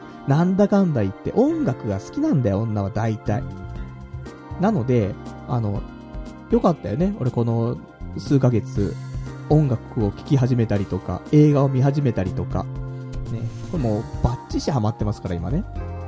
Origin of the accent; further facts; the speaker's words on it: Saitama, Japan; 埼玉出身で、この辺なんですけど、わかりますか？